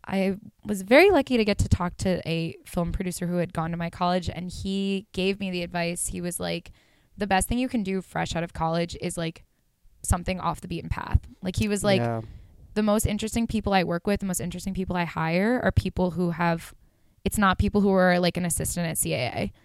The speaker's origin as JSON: {"language": "English", "country": "United States", "said": "And I was like, no, I'm American."}